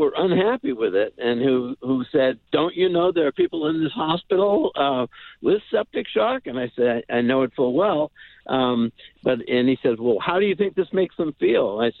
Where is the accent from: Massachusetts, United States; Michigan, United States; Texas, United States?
Massachusetts, United States; Barnstable; I grew up mostly on Cape Cod in Barnstable Village.